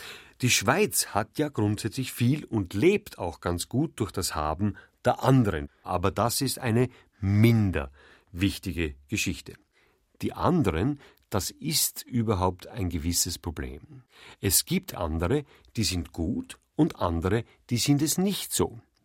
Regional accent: Vienna, Austria; Die meisten glauben ja noch, die Gesetze werden bei uns in Wien gemacht.

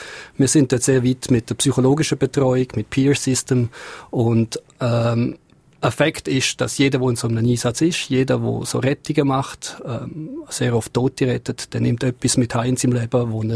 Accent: Switzerland; Man tritt als Schweizer auf, vertritt sein Land dort.

